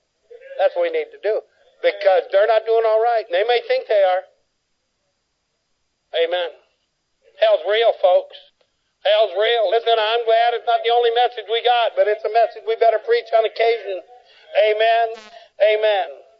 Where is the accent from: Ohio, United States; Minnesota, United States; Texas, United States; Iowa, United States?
Ohio, United States; I was raised up in Northern Ohio. We had sulfur water. That stunk.